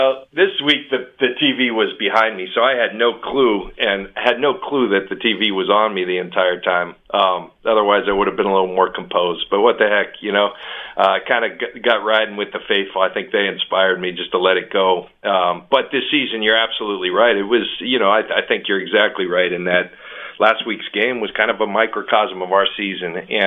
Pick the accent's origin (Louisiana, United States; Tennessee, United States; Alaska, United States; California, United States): California, United States; San Diego; we'd go to San Diego, my hometown, and the Bronco fans would be all over. Man, I was blown away when I got here.